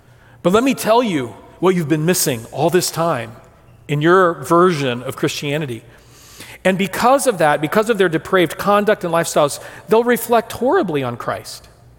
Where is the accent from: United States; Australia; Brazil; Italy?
Brazil; The very, very close friend that I grew up with in Brazil